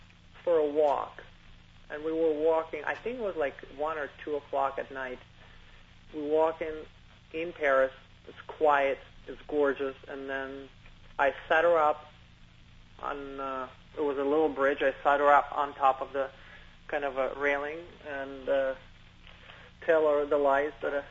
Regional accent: Moscow, Russia; I'm coming from Moscow. It's a bigger than New York City.

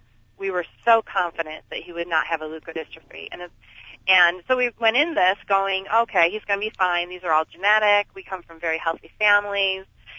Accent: Attica, New York, United States; I'm from Western New York. I'm from a little town called Attica, and most people only know about the place where I grew up because there's a huge maximum security prison there.

